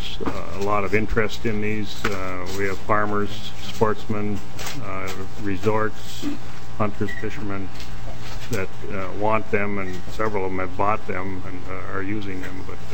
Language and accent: English; Swanville, Minnesota, United States; from Swanville, Minnesota.